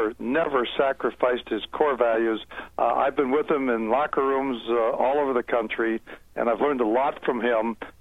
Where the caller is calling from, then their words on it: Minneapolis, Minnesota, United States; I'm calling from Minneapolis, where my plant and my business is.